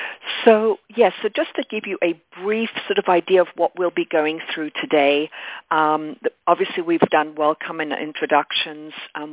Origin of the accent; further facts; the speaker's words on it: Germany; also born or lived in England / South Africa; now in Texas, United States; And as you can hear, I'm not originally from Texas. I'm actually from England, but I was raised and educated in Germany and South Africa, and I've been in the United States now for 23 years. I also have a little bit of a Dutch heritage. My father was Dutch